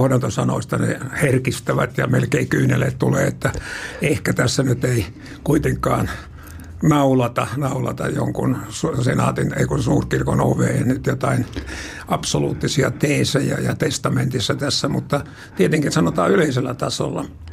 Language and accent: Finnish; Lahti, Päijät-Häme, Finland; also born or lived in Kotka; isäni sitten kun me muutettiin Lahdesta